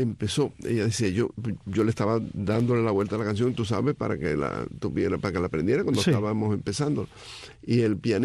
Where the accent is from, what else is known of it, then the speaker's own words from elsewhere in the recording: Cienfuegos, Cuba; Nací en Cienfuegos, me crié siempre en Cienfuegos.